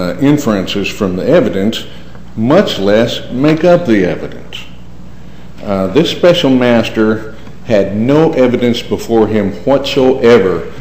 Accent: Cheyenne, Wyoming, United States; from Cheyenne, Wyoming.

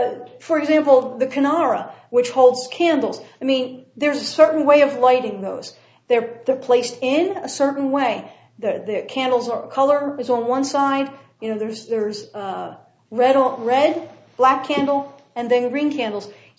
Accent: Philadelphia, Pennsylvania, United States; I'm from Philadelphia. You go out to Independence Hall, you roll out the Declaration of Independence, and you recite it.

